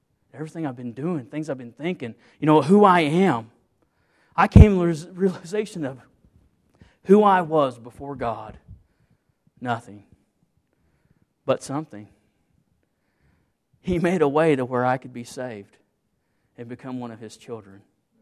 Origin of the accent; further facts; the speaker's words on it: Missouri, United States; I'm from Southeast Missouri.